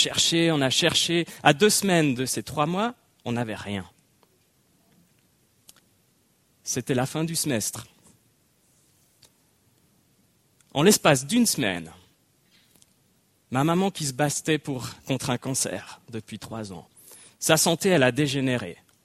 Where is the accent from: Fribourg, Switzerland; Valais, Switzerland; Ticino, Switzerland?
Valais, Switzerland; Sierre; now in Geneva, Switzerland; Je suis né en Valais à Sierre, dans cette ville qui est la plus ensoleillée de Suisse. Et puis, ben oui, j'ai grandi mon enfance là-bas et je suis arrivé ici à Genève, où finalement j'ai vécu la plus grande partie de ma vie à Genève.